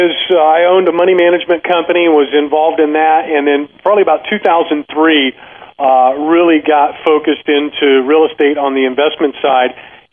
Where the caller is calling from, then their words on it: Florida, United States; I'm right outside of Tampa, so okay. Sunny Florida.